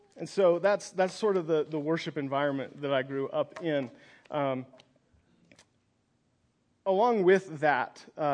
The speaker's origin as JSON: {"language": "English", "town": "Sterling", "region": "Colorado", "country": "United States", "tie": "born or raised there", "said": "Sterling is up there. You might as well just say I grew up in Nebraska. So I tell people I'm from Colorado."}